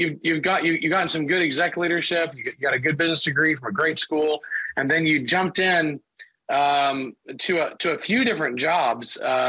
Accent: Louisiana, United States; So I'm from Louisiana. That's where I'm born and raised.

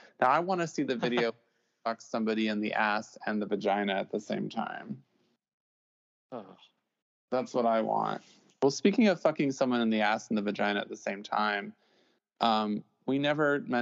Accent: Midwest, United States; You forget I'm from the Midwest, so I pretty much am awesome at that dialect.

